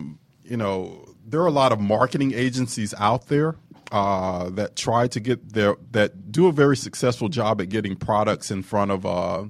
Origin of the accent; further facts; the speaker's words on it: Chattanooga, Tennessee, United States; also born or lived in Memphis; growing up in Chattanooga, Tennessee, going to school in Memphis, I'm a Southern boy.